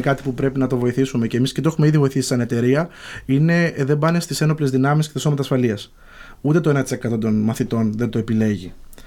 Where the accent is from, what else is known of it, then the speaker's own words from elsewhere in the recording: Katovathia, Crete, Greece; ο ίδιος είναι από την Κρήτη. Μπορεί το επώνυμό μου να μην το προδίδει, ναι … αλλά ο ίδιος μένω στην Κατωβάθια, στο λίγο πιο έξω από το Ηράκλειο, είναι το χωριό μου.